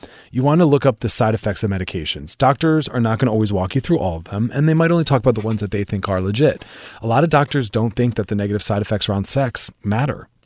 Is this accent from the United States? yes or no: yes; United States; I'm from the East Coast. I live in Philadelphia, New York.